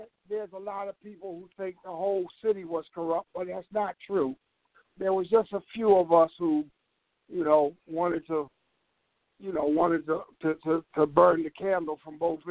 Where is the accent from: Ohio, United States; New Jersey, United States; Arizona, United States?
New Jersey, United States; East Orange; So my brother and I, we grew up in East Orange, and my two sisters went to Philly with my mother.